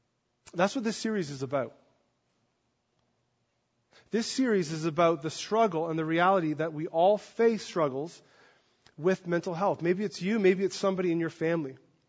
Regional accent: Canada; So I grew up really on the Bay of Fundy. So from where my house was, where we lived, I could see the Bay of Fundy, the salt water

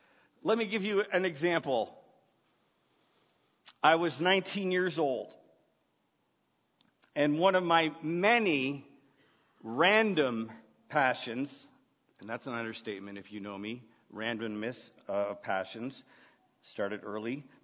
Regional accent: Brampton, Ontario, Canada; One day, I came home to Brampton from Western. And driveway of our house was a brand new car.

